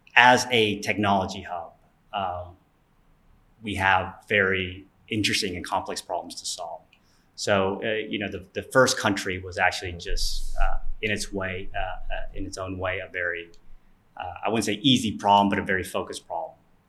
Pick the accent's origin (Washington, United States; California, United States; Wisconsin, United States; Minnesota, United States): California, United States; moved away as an adult; also born or lived in Vietnam / Japan; I was born here in Vietnam. I born in 1976, primarily grew up in California. Lived there pretty much all my life until about when I was 25. And then I ended up in Japan.